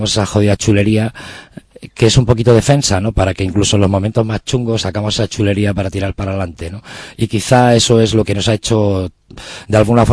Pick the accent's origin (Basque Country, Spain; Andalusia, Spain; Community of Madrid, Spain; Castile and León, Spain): Basque Country, Spain; Bilbao; Evidentemente soy de Bilbao y para mí es la mejor ciudad del mundo, claro está.